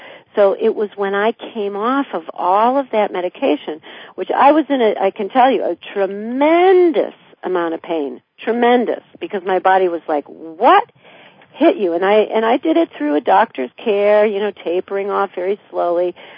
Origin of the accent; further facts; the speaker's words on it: Midwest, United States; I grew up in the Midwest. You know, we didn't have sexual healers back then.